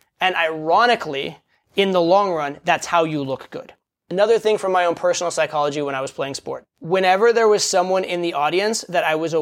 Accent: United States; Sorry, I grew up in the United States. It's what we call it here.

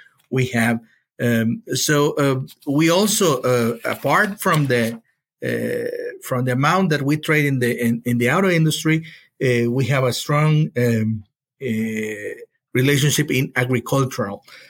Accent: Acapulco, Guerrero, Mexico; I'm from Acapulco.

